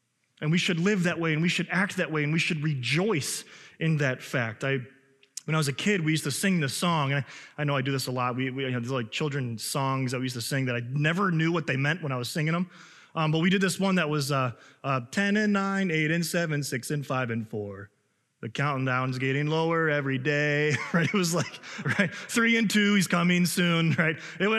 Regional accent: Chicago, Illinois, United States; now in Minnesota, United States; I know I'm from Illinois and I'm from Chicago, but man, I have become a Minnesotan, right?

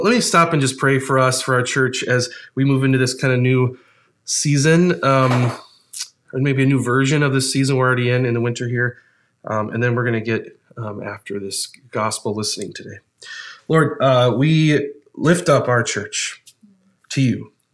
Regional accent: Ohio, United States; I just won the sports trivia question, and I'm from Ohio, and yada, yada.

